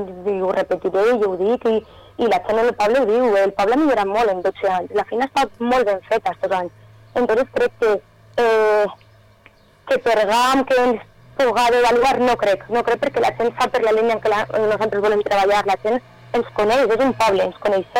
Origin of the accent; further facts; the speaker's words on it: Betxí, Valencian Community, Spain; Sí, soc de Betxí